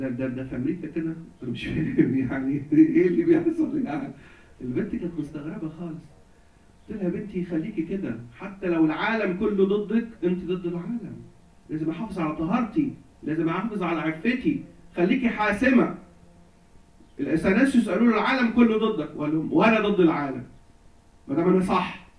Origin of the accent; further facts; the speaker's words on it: Egypt; هنا عندنا في مصر بقى بنت